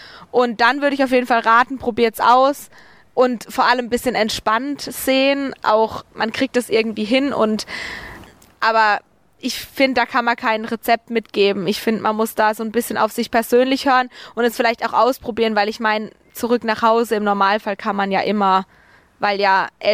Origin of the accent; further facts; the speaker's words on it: Bötzingen, Baden-Württemberg, Germany; ich wäre nicht gern in Freiburg groß geworden. Bei uns in Bötzingen war das halt wirklich so